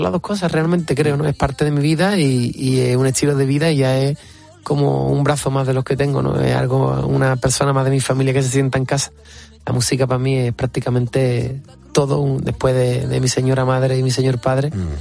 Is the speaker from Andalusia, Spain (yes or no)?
yes; Rota, Andalusia, Spain; soy sur, soy de Cádiz, soy de Rota, me gusta el carnaval